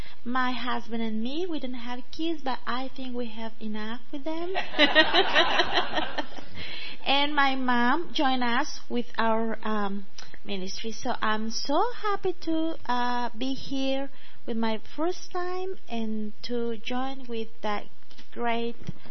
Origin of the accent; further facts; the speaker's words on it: Guatemala; English is a second language; from Guatemala. I belong to the Holiness Yearly Meeting.